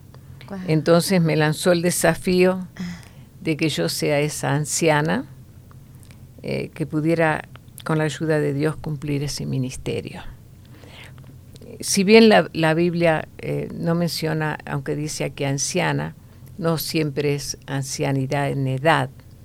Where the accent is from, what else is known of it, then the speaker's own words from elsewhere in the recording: Argentina; comencé muy joven el trabajo, siendo en mi país, Argentina